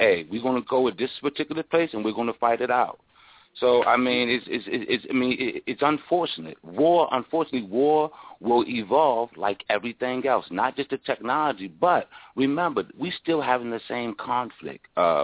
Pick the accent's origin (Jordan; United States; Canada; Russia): United States; We're American, right